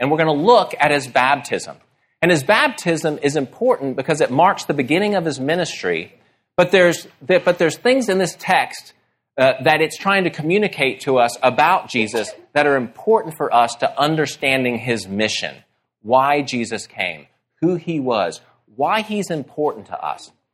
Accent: Dallas, Texas, United States; I grew up in Dallas, and I was at an event in Dallas.

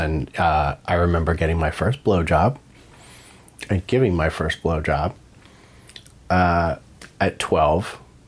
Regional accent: San Diego, California, United States; I'm 46. I grew up in San Diego. I was born and raised there.

